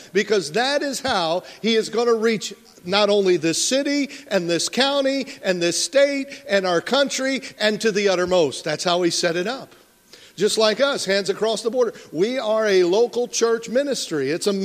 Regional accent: Arkansas, United States; I'm from Arkansas. How many of y'all figured I'm from the South somewhere? Amen. My wife and I, we graduated high school together and so in Arkansas

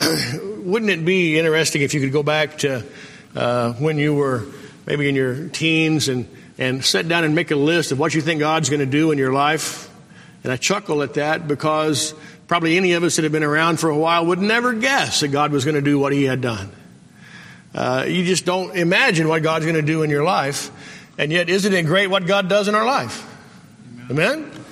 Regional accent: Carlsbad, New Mexico, United States; And I grew up in Carlsbad, New Mexico.

